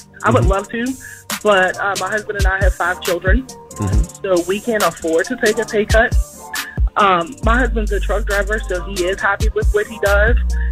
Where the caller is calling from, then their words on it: Pittsburgh, Pennsylvania, United States; Pittsburgh.